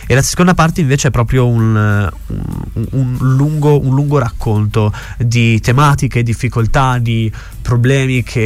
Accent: Sauris, Friuli-Venezia Giulia, Italy; io sono comunque nato a Sauris, sono comunque cresciuto lì, e il suono del silenzio della mia valle

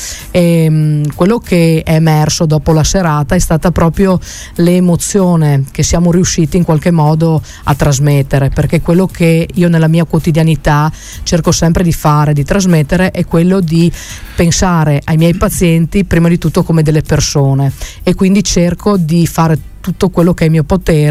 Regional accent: Enemonzo, Friuli-Venezia Giulia, Italy; now in Treviso, Italy; abitavo, sono originaria di Maiaso di Ene Monzo.

